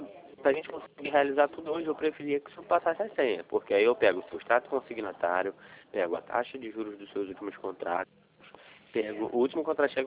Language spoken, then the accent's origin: Portuguese; Rio de Janeiro, Brazil; Sou do Rio de Janeiro também.